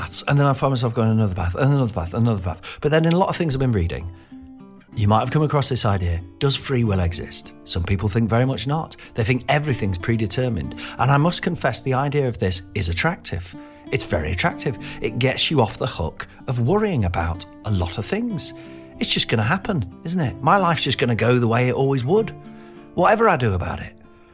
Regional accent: Nottingham, East Midlands, United Kingdom; to use the vocabulary of my hometown of Nottingham

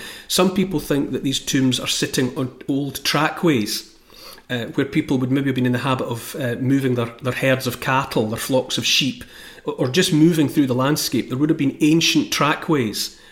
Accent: Scotland, United Kingdom; for me as a Scottish person

